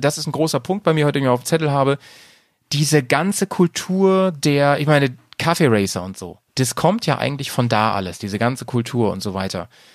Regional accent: Lower Saxony, Germany; ich bin ja bei Hannover groß geworden

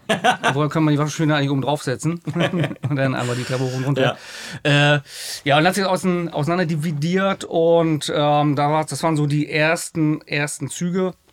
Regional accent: Schwerin, Mecklenburg-Vorpommern, Germany; Ja, ursprünglich geboren und aufgewachsen in Schwerin.

